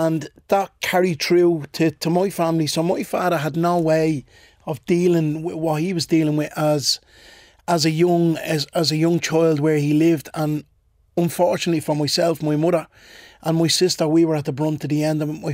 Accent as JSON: {"language": "English", "town": "Ballymun", "region": "County Dublin", "country": "Ireland", "tie": "born or raised there", "said": "So most of my childhood was spent growing up in Ballymun. Came from a small family."}